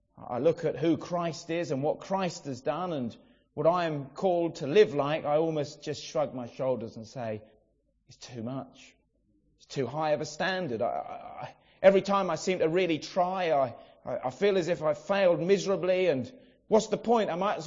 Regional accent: Brighton, South East England, United Kingdom; I grew up in Brighton, and God is not on the agenda for many people in Brighton. And so you grow up not going to church.

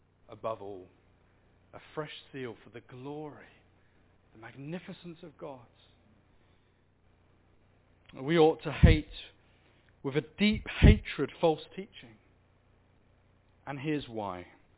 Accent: Australia; Remember, I come from Australia.

